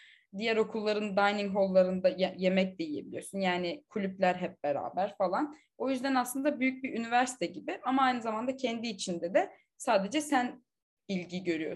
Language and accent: Turkish; İzmir, Turkey; ben İzmirli bir insan olarak